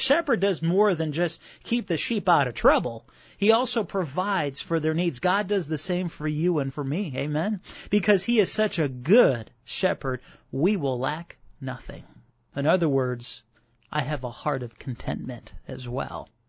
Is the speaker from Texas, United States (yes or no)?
no; Chicago, Illinois, United States; Hey, I grew up in Chicago, so I mean, you know, you don't know what a pasture is when you're growing up in the big city